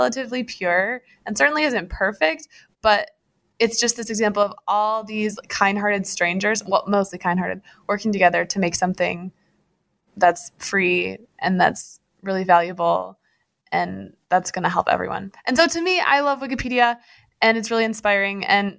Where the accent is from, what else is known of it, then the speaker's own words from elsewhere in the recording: Grand Rapids, Michigan, United States; I grew up in Grand Rapids, Michigan. I went to the University of Michigan and I graduated in May.